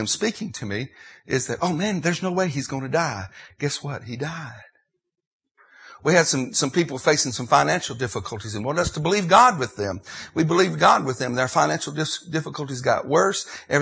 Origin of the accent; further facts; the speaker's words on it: Tennessee, United States; I'm from Tennessee.